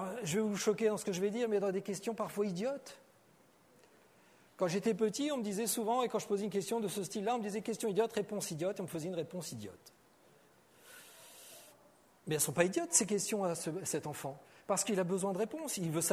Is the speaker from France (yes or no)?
yes; Normandy, France; C'est une expression de Normandie, ça, le petit haut. Je suis normand, donc forcément, je dis petit haut.